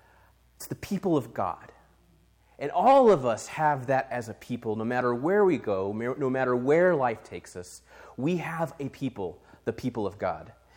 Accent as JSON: {"language": "English", "country": "Japan", "tie": "born or raised there", "also_born_or_lived": "Colorado, United States", "said": "I grew up in Japan. My parents were missionaries. And so a big part of my story, my identity, kind of comes from the idea of being a TCK. That's a third culture kid."}